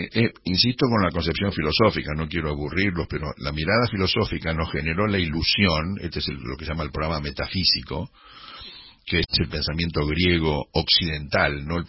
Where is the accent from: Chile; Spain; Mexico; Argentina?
Argentina; Observémonos como argentinos, o sea... es realmente desesperante, yo ya tengo 68 años